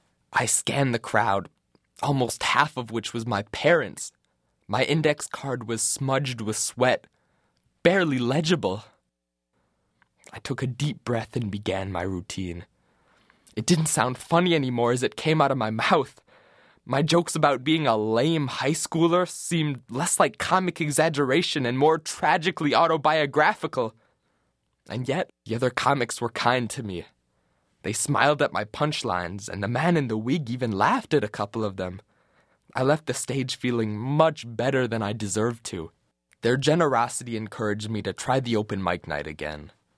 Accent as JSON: {"language": "English", "town": "Madison", "region": "Wisconsin", "country": "United States", "tie": "born or raised there", "said": "Luckily, my hometown of Madison has a strong comedy scene."}